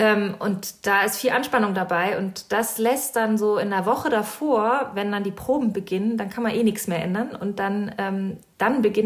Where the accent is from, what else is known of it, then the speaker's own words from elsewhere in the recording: Schleswig-Holstein, Germany; ich bin in der Region aufgewachsen und habe selbst auch schon früher in der Rellinger Kirche gespielt und gesungen.